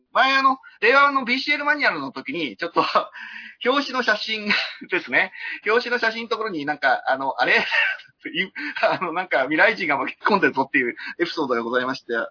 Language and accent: Japanese; Yokohama, Kanagawa, Japan; 神奈川県ですね。神奈川県の横浜市です。はい。…です。